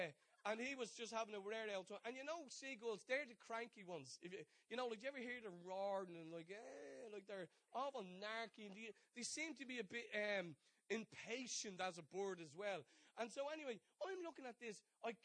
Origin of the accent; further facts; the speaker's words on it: Ireland; So I'm like, I'm being Irish and nosy.